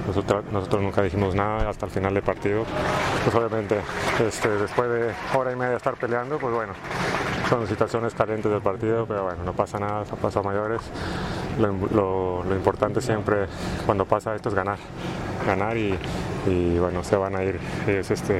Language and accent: Spanish; Veracruz, Mexico; Yo soy de Veracruz, hace este tipo de calor, a lo mejor no tan calor, pero sí bastante húmedo.